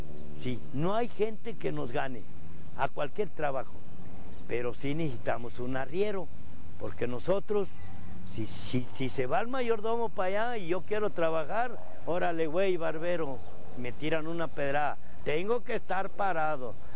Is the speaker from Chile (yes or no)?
no; El Salvador; Yo soy del Salvador, sí.